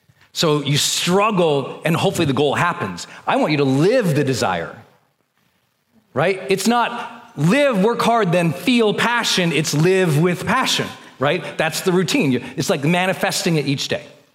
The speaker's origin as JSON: {"language": "English", "region": "Montana", "country": "United States", "said": "I'm from Montana. When you go up in the mountains, you commit to the hunt."}